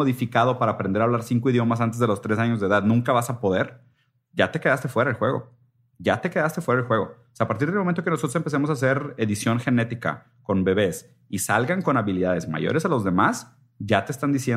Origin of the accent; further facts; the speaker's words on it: Brazil; Yo soy brasileño. Y a mí me tocó una historia en Brasil de pánico, de miedo